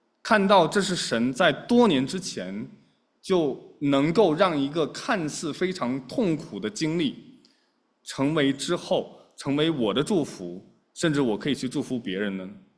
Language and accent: Chinese; China; moved away; 我当时从中国过来的时候带了一批书